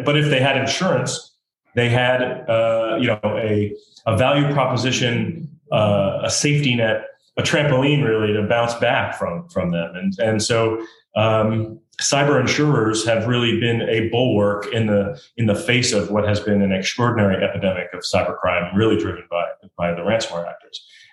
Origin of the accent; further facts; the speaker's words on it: United States; And, I'm an American.